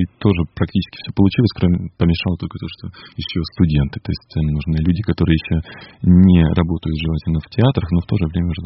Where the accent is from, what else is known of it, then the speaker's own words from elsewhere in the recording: Irkutsk, Irkutsk Oblast, Russia; в Иркутске, в моем родном городе, где большую часть своей студенческой жизни и, собственно, и прожил.